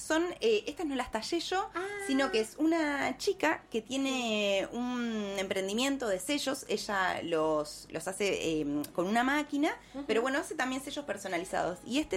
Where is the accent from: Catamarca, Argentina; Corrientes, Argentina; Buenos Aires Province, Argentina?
Buenos Aires Province, Argentina; La Plata; soy muy, muy platense, paisana, de salir de La Plata me cuesta mucho.